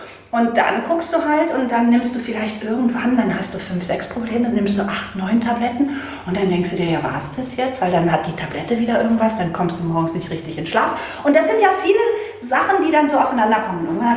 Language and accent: German; Berlin, Germany; ich bin in Berlin aufgewachsen